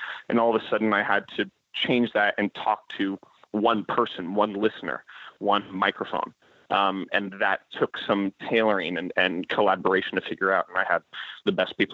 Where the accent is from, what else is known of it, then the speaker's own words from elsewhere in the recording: San Francisco, California, United States; I'm from San Francisco, so I was given a break at the historic Venetian Room